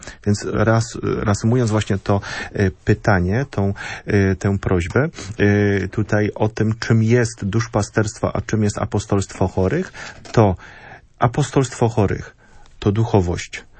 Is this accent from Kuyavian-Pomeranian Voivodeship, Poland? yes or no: no; Silesian Voivodeship, Poland; Dotykam to nieraz przez kontakt z ośrodkami dla osób niepełnosprawnych u nas na Śląsku.